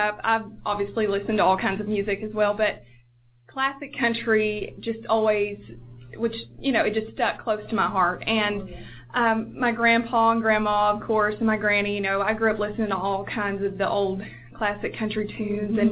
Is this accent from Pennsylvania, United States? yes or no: no; Texas, United States; I mean, obviously, I grew up in East Texas, so I love country